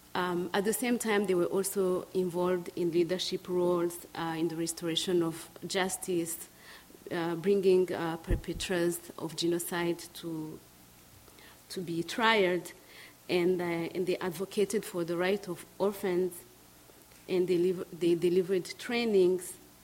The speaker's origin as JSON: {"language": "English", "region": "New York", "country": "United States", "said": "So we shared a lot, and I told her I'm from New York."}